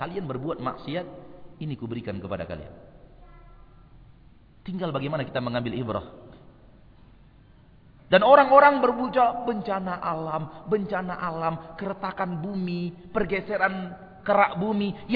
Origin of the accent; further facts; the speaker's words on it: Kamang, West Sumatra, Indonesia; Dulu di kampung saya Bu, Kamang. Kamang Mudia. Tarusan. Saya masih ingat. Ketika saya kecil, SD, kelas 2, kelas 3.